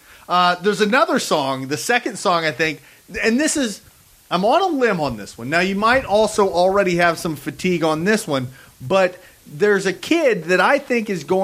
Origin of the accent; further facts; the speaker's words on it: Missouri, United States; So as much as everybody in my home state's going to hate me, I got to walk Colorado State past Mizzou in that first round.